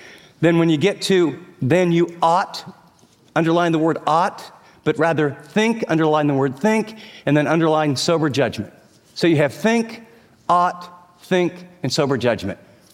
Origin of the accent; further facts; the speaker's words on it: California, United States; I'm from California, and, you know, I got a tie on and a coat, and I'm totally uncomfortable just in how I'm dressed